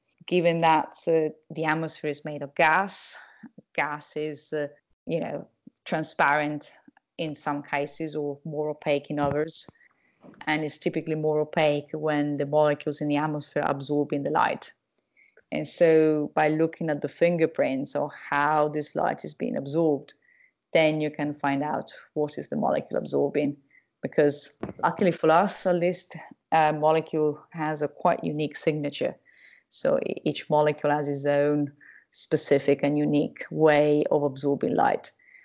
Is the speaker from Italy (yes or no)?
yes; Italy; I grew up in Italy, and when I was a kid in the 70s